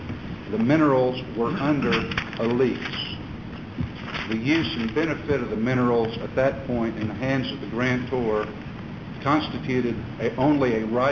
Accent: San Antonio, Texas, United States; I'm from San Antonio, Texas.

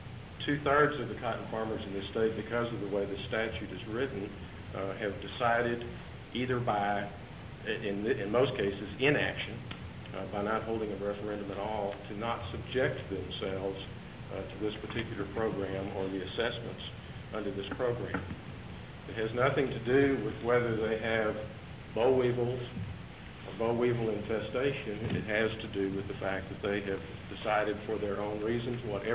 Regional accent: Harlingen, Texas, United States; I'm from Harlingen, Texas.

